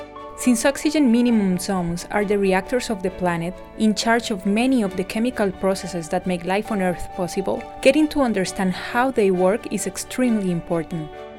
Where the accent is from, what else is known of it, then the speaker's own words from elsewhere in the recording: Costa Rica; English is a second language; to Costa Rica, which incidentally are the two countries from where I come. As you may have noticed by my accent